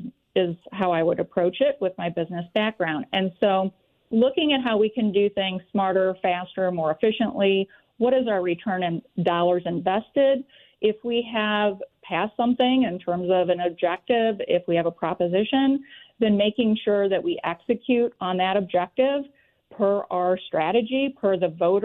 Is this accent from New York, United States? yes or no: no; St. Louis, Missouri, United States; Well, I am a local St. Louisan. I grew up in the Bevo Mill area in South City. When I was in seventh grade, my family moved out to the county.